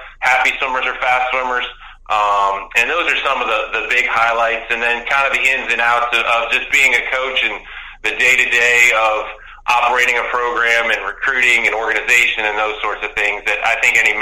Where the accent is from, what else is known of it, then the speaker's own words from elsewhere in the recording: Connecticut, United States; I'm originally from Connecticut.